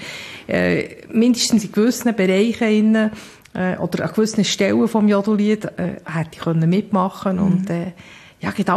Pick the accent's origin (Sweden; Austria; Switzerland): Switzerland; Bern; Ich bin in Bern aufgewachsen.